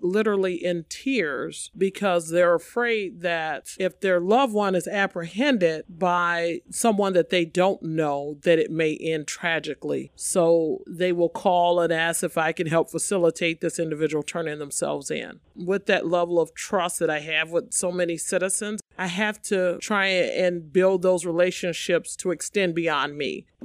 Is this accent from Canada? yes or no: no; Rockford, Illinois, United States; Being born and raised in Rockford, a lot of people know who I am.